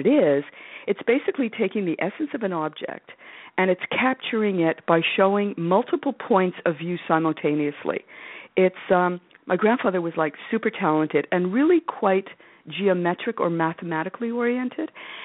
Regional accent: Montreal, Quebec, Canada; Yeah, I grew up in Montreal, Quebec, Canada. I'm Canadian.

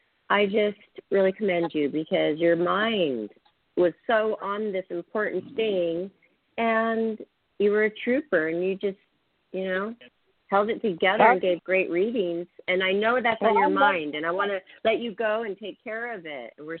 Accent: Seattle, Washington, United States; I'm from Seattle. I remember that Seattle Slough horse winner.

